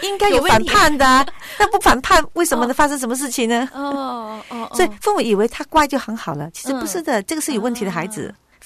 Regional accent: China; 所以我们中国人说三岁定八十

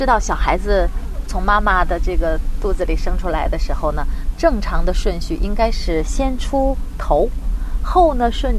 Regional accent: northern China, China; 我是北方人，普通话相对标准一点。

